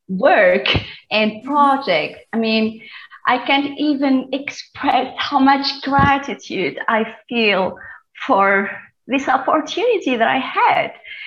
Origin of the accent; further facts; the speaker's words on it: Tunisia; first language Tunisian Arabic; English is a second language; So my first language is my Tunisian dialect, which is kind of Arabic, Berber, and French. It's kind of a mixture.